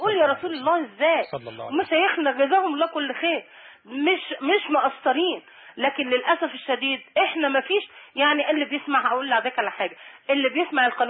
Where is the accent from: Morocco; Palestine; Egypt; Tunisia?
Egypt; لكن احنا كشعوب كأمم احنا كمصريين قلوبنا فيها خير كتير جدا